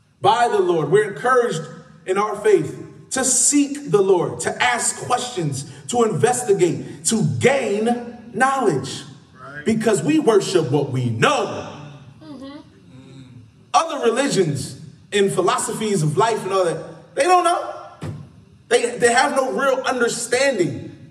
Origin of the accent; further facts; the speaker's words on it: Philadelphia, Pennsylvania, United States; This is the word from my hometown, Philadelphia. City of brotherly love.